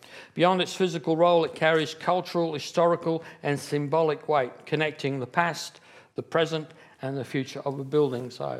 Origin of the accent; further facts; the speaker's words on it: England, United Kingdom; I've never been inside Big Ben, even though I am English.